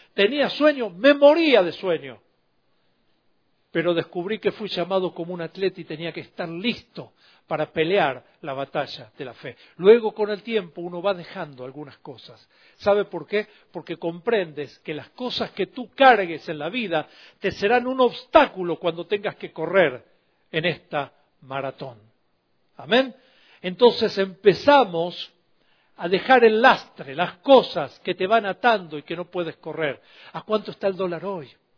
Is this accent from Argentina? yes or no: yes; Argentina; Soy argentino.